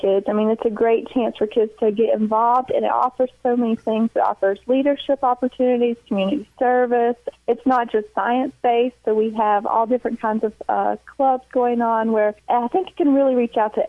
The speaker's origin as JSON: {"language": "English", "region": "North Carolina", "country": "United States", "tie": "born or raised there", "said": "I'm originally from Allegheny County, so just up the mountain. My parents grew up in Allegheny, and I was raised there on a 30-acre farm."}